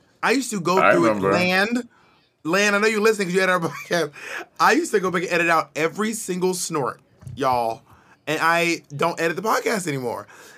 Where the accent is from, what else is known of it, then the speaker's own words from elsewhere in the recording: the South, United States; Being that I am from the South, I saw it.